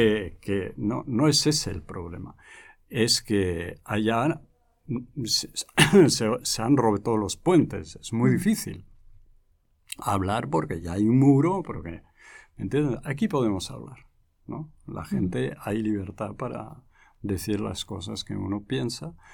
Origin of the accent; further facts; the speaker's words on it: France; yo, por ejemplo, soy francés